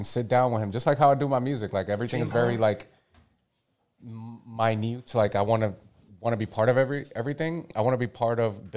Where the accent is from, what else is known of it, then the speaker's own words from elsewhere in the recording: New York, United States; I'm such a New Yorker that I don't care too much about.